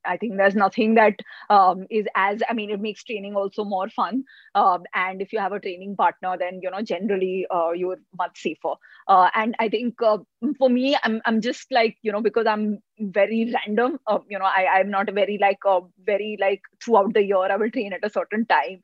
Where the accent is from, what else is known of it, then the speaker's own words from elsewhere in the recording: Delhi, India; now in Mumbai, India; I'm from Delhi, and when I came to Mumbai